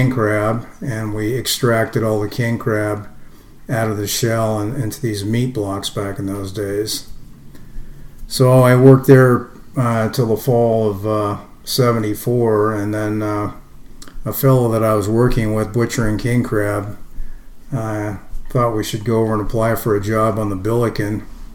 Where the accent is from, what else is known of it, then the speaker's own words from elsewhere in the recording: Olympia, Washington, United States; also born or lived in Seattle / Bellingham; I was born in Seattle, Washington. I ended up growing up in Olympia most of the time, graduated from high school down there. And then I went to college up in Bellingham at Western.